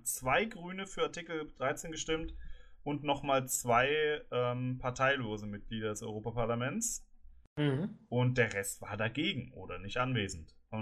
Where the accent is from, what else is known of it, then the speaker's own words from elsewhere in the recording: Germany; wir als Deutsche haben uns eigentlich gar nicht so viel vorzuwerfen